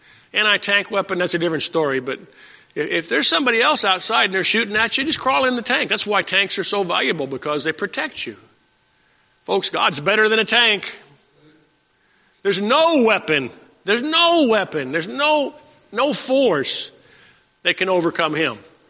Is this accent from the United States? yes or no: yes; Texas, United States; Well, I got 30 guys in my platoon. We're from South Texas. We're outdoorsmen, you know.